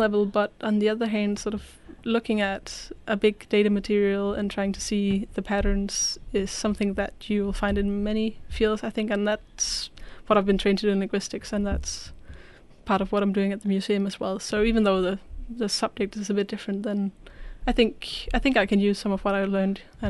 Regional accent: Aarhus, Central Denmark Region, Denmark; English is a second language; I grew up in Aarhus, the second largest town of Denmark. It's in the middle of Jutland. And I was born there, and I grew up just north of the city. My parents still live there

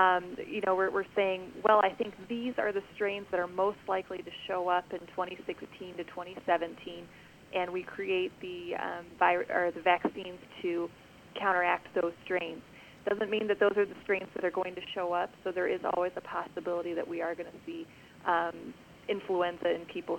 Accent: Indiana, United States; moved away as an adult; I was born and raised in Indiana, and I came out to Des Moines for medical school

